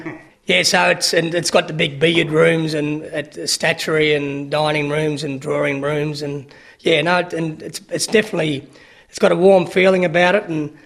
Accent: Tasmania, Australia; We're from Tasmanian blood. We got to Tasmania in 1806 on one of those boats

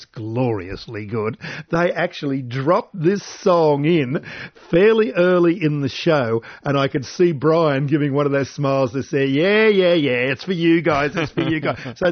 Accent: Sydney, New South Wales, Australia; Now, I say this saying that I grew up in Sydney.

